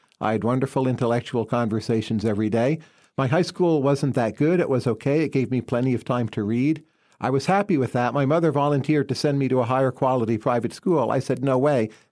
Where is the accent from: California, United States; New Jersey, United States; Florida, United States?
New Jersey, United States; Northern New Jersey, correct.